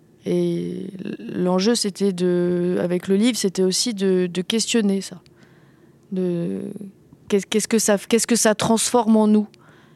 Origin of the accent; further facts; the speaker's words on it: Paris, Île-de-France, France; je suis parisienne, j'habitais dans l'Est parisien